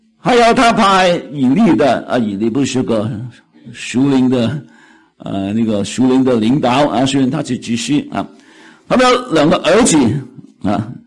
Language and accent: Chinese; China; 我们中国人不是我们中国人，很多的民族啊